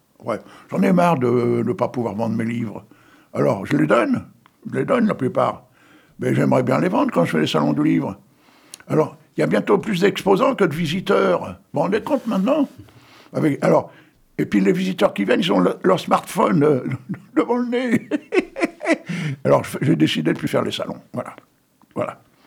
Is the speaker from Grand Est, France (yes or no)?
no; Bruay-en-Artois, Hauts-de-France, France; born there; Moi, je suis né dans les Corons, en plus, à Bruay-en-Artois. Tu vois ? Et mon père était mineur à Bruay-en-Artois.